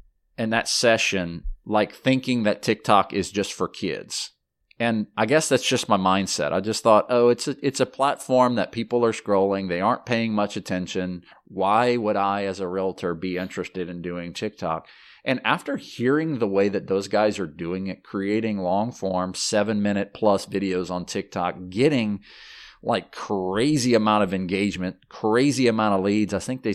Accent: Louisiana, United States; I'm from Louisiana. We're from the South.

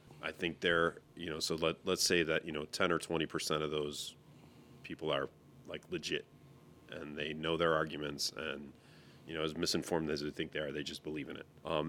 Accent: United States; Like I, as an American, I say to myself

